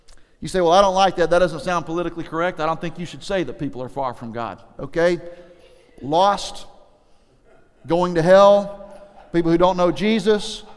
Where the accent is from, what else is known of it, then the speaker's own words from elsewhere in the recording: Alabama, United States; I've had to learn this because I grew up in the Bible Belt, okay? You can tell by the way that I talk, I am most comfortable in the Bible Belt. Okay, all of my people are from L.A., Lower Alabama.